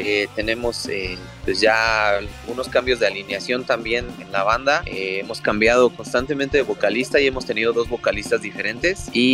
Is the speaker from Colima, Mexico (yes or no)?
no; Ecatepec, State of Mexico, Mexico; Sí, es correcto, somos de Ecatepec.